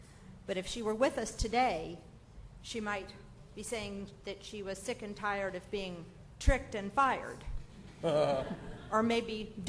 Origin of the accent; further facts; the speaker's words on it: Louisiana, United States; I certainly thought that as I was growing up in Louisiana, that there really was one person, one vote.